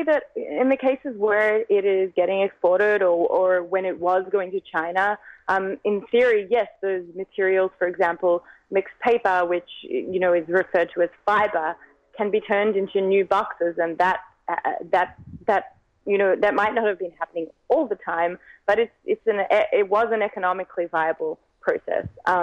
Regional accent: Australia; as you can probably tell, I'm not from the US, I'm Australian.

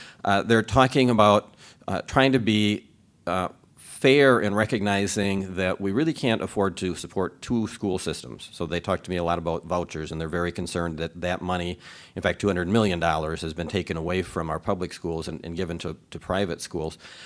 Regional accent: La Crosse, Wisconsin, United States; I'm a born and raised in La Crosse County person. Grew up here on the north side of La Crosse, moved to Onalaska later on.

